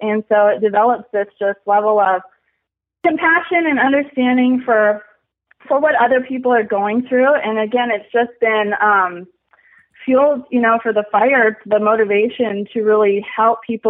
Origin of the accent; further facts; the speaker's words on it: North Dakota, United States; and I grew up in North Dakota, and it wasn't exactly the ideal environment for rodeoing either.